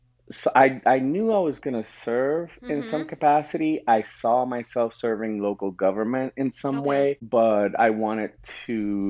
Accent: Puerto Rico; They worked for the power company in Puerto Rico. I grew up in Puerto Rico. I went to school in Puerto Rico.

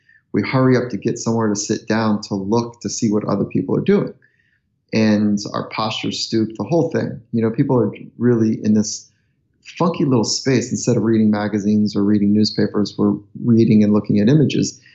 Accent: California, United States; And then I didn't have a tribal thing in early days growing up in California.

